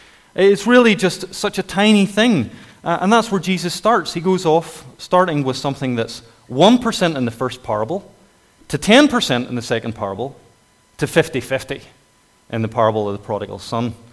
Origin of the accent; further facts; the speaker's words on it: Northern Ireland, United Kingdom; accent: North Antrim; I'm not from y'all originally. You can tell my accent. It's kind of North Antrim